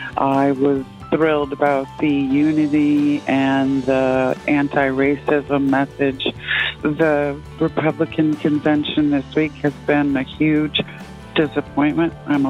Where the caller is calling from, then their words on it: Salem, Massachusetts, United States; I'm calling from Salem, Mass.